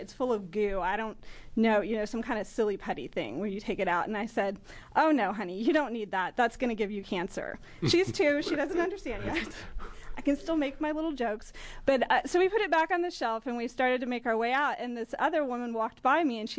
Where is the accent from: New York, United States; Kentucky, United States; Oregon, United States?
Oregon, United States; Portland; I'm a parent from Portland, Oregon.